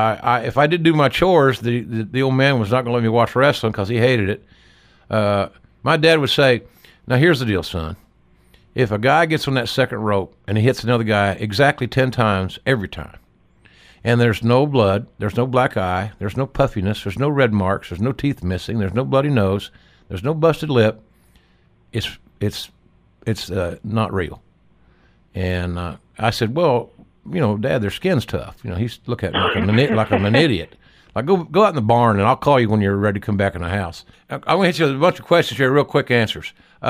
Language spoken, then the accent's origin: English; Mid-South, United States; but I was raised in Mid-South, so what the hell.